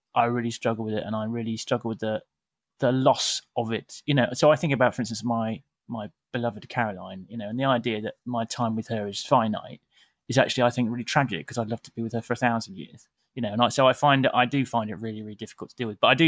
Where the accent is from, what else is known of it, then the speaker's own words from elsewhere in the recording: Uttoxeter, West Midlands, United Kingdom; Yeah, well, Staffordshire. I'm from a little place called Uttoxeter, actually.